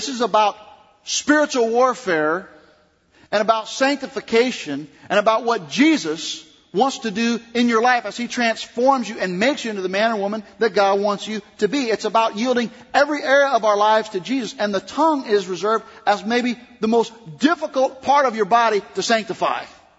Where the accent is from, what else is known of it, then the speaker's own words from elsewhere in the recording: the South, United States; accent: Southern; Now, I was raised in the South, if you can't tell by my accent. My grandmothers are Southern belles.